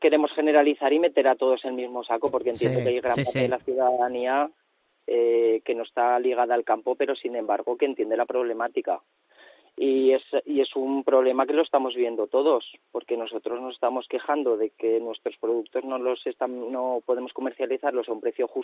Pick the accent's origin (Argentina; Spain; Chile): Spain; Avena, Aragon; Pues yo soy original del pueblo de Avena, un pueblo de la Jacetania.